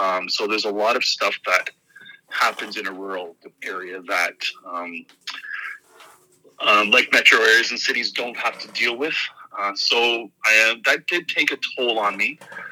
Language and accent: English; Ontario, Canada; I was born and raised in Eastern Ontario. I moved to the Southwest area of Ontario back in 2002 after college.